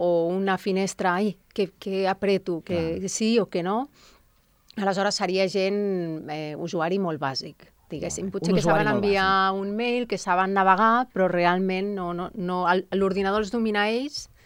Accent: Barcelona, Catalonia, Spain; jo sóc de Barcelona.

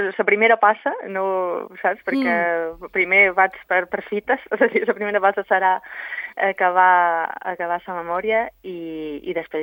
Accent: Balearic Islands, Spain; jo com a eivissenca que sóc, no sóc formenterera

